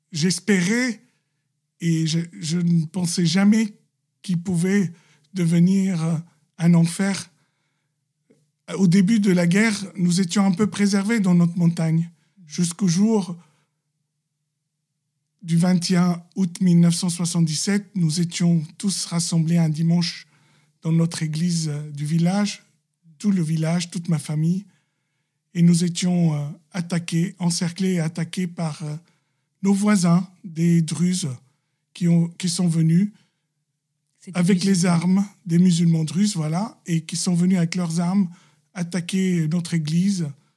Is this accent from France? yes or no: no; Lebanon; Je suis Libanais, chrétien, catholique, de rite maronite, une des plus vieilles églises syriaques, antiochiennes